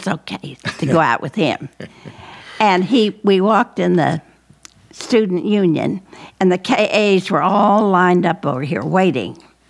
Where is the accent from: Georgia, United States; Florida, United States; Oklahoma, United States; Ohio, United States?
Oklahoma, United States; Henrietta; now in Tulsa, United States; See, I wasn't in Tulsa. I was raised in Henrietta, and I stayed there.